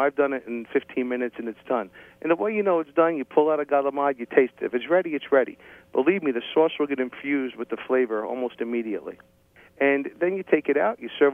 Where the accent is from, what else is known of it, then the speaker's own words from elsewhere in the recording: New Jersey, United States; Well, you know, I'm from Jersey, okay?